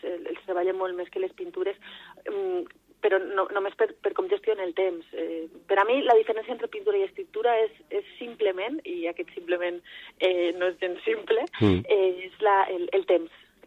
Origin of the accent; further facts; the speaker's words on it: Vila-real, Valencian Community, Spain; Vila-real des dels meus inicis. De fet, estic convençuda de que si no hagués tingut el suport de la gent del meu poble